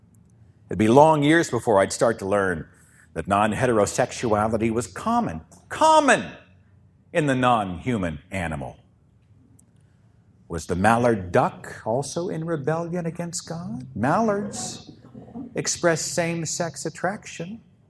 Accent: Oklahoma, United States; I'm from Oklahoma.

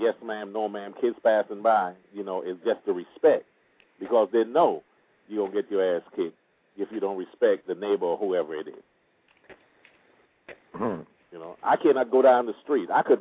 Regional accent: Trinidad & Tobago; You know what? I'm from Trinidad and Tobago.

